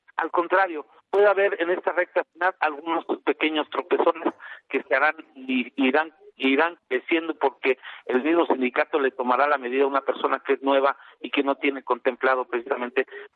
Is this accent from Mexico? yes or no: yes; Mexico; lo único que sí te puedo decir es que somos mexicanos.